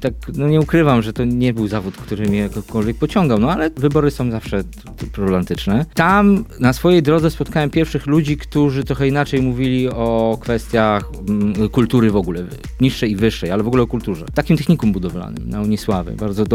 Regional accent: Nowogard, West Pomeranian Voivodeship, Poland; Pochodzę z małego miasteczka na Pomorzu Zachodnim, z Nowogardu. Tam było kino, jest do dzisiaj, chociaż w remoncie dzisiaj.

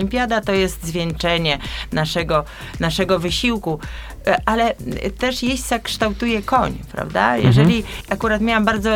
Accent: Warsaw, Masovian Voivodeship, Poland; Zupełnie nie przebywałam wśród tych zwierząt, bo jestem z Warszawy, z dużego miasta, z bloku, więc w ogóle nie.

